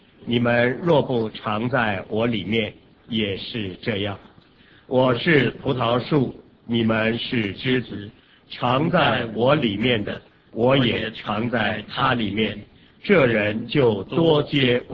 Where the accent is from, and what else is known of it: China